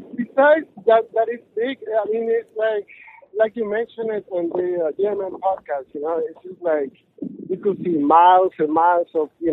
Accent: Mexico City, Mexico; first language Spanish; English is a second language; I'm from Mexico City.

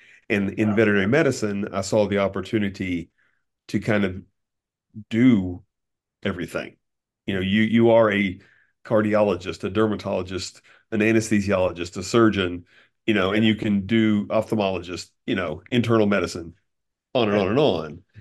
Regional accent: Maysville, Kentucky, United States; Yeah, so I grew up in Maysville, Kentucky.

